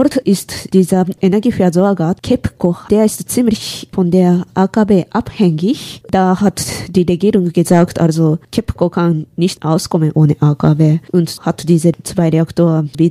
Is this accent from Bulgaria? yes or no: no; Japan; German is a second language; now in Freiburg, Germany; Ich komme aus Japan und ungefähr so 2 Jahre lang wohne ich in Freiburg.